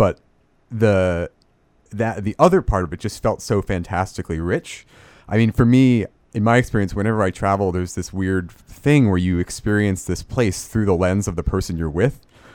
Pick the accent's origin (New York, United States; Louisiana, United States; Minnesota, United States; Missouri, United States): New York, United States; I'm from New York.